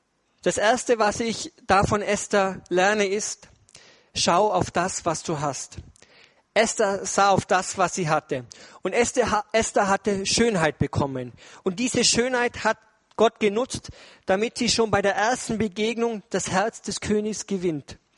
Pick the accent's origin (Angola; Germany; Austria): Austria; ich bin ja in Österreich aufgewachsen, ich bin aber Schweizer und Deutscher. Ja, ich bin Mitteleuropäer.